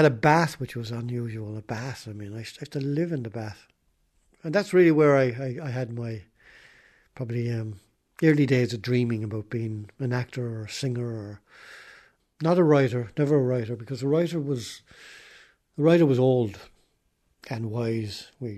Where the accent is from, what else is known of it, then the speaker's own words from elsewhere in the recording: Wexford, County Wexford, Ireland; I was born in Wexford, in John Street, number 83 John Street, tiny little house there. Born in 1949 and lived in that house till I suppose I was about 9 or 10.